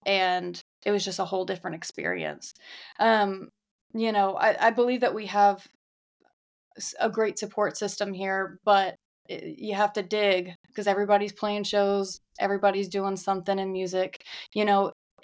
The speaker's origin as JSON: {"language": "English", "town": "Nashville", "region": "Tennessee", "country": "United States", "tie": "born there", "said": "Yep, I was born on West End."}